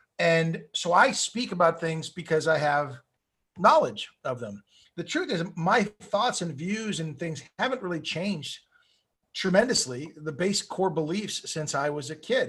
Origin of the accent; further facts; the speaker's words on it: Malibu, California, United States; And I grew up in Malibu, California with Sean Penn, Chris Penn, Rob Lowe, Charlie Sheen, Emilio Estevez, whole group.